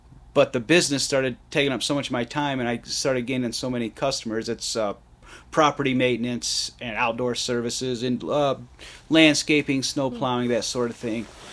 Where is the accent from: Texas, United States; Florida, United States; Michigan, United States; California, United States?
Michigan, United States; I'm from Monroe County, so I went to Airport High School